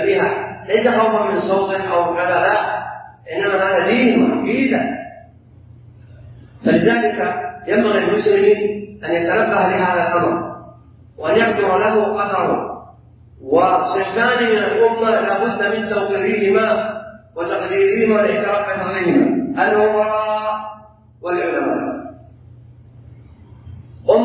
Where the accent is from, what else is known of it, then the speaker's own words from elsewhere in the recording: Saudi Arabia; التوحيد الخالص، الهدوء، السكينة، الاستقرار، هذا ما نعيشه عندنا في السعودية.